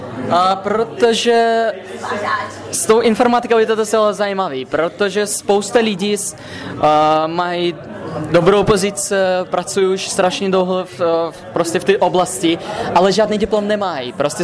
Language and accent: Czech; Russia; No, nemám, překvapivě, protože jsem Rus.